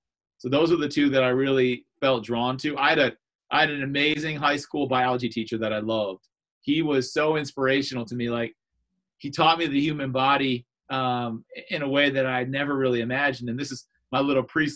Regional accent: Grand Rapids, Michigan, United States; moved away as an adult; So I left it in 2000 when I entered Moreau Seminary and started planning to become a priest. And so life back in Grand Rapids, I'm the oldest

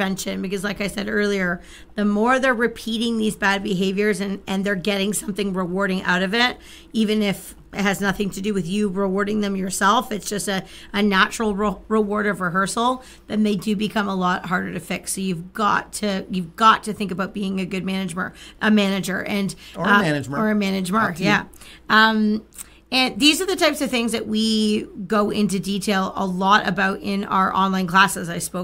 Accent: Ontario, Canada; but we are from Canada. We're from Ontario, Canada. So our in-person facility is here in Flamborough, Ontario.

